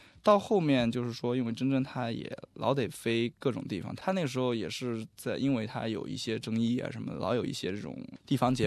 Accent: Liyang, Jiangsu, China; 我是江苏常州溧阳，是一个城镇，是个城镇。

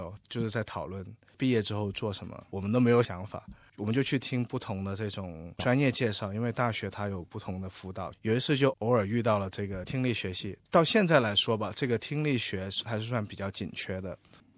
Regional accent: Guangzhou, Guangdong, China; moved away as an adult; now in Australia; 我来自中国广州，我是比较早来的，我来了大概13年了。

